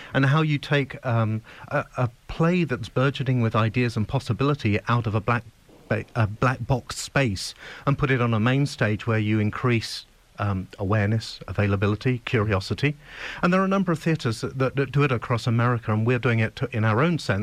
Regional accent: London, United Kingdom; great works that were emerging out of metropolitan centres like New York, or London, indeed, which is my hometown.

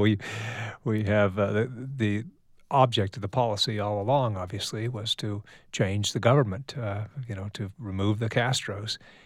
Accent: United States; As an American, I ought to be able to travel wherever I want

